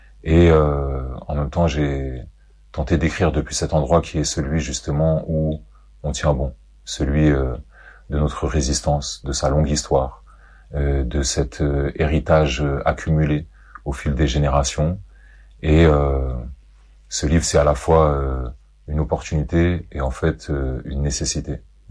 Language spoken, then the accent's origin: French; France; born there; je suis né en France. Mon père est palestinien, ma mère yougoslave.